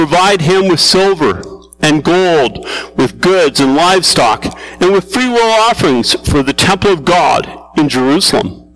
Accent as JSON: {"language": "English", "town": "London", "region": "Ontario", "country": "Canada", "tie": "born or raised there", "moved": "yes", "said": "now it's been 40 years since I've called London, Ontario, my hometown, it just doesn't feel like home anymore."}